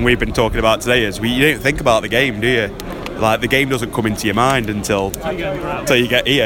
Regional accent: Uttoxeter, West Midlands, United Kingdom; I'm all right, mate, yeah. I'm from Uttoxeter, little...

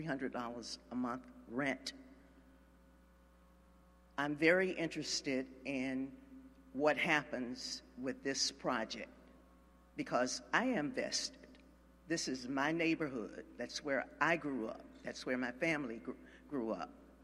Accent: St. Petersburg, Florida, United States; I am a native of St. Petersburg. I grew up in the Tropicana Field area at 1743 Fifth Avenue South, right where the parking lot is for the Rays.

